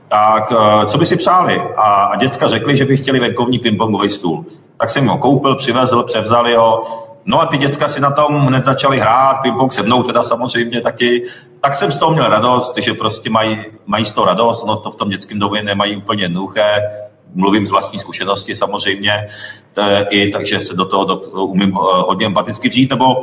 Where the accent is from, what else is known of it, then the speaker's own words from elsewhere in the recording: Mašťov, Ústí nad Labem Region, Czechia; jsem vyrůstal část dětství v dětském domově v Mašťově u Podbořan, to je v Ústeckém kraji. Chodil jsem tam i na základní školu vedle do krásného dvora.